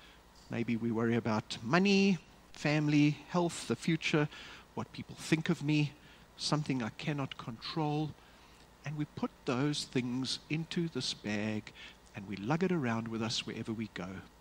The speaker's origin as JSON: {"language": "English", "town": "Kempton Park", "region": "Gauteng", "country": "South Africa", "tie": "born or raised there", "said": "I grew up in Kempton Park."}